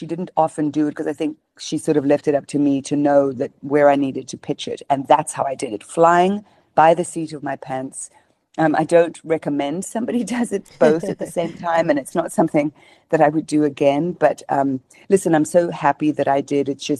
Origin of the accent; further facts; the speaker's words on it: South Africa; reminding me, she was in Zimbabwe, I was in South Africa, but it reminded me so much of many aspects of my childhood.